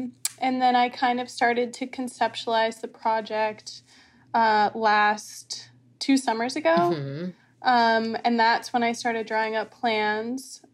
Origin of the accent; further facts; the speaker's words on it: Martha's Vineyard, Massachusetts, United States; So I was born and raised on Martha's Vineyard and grew up here.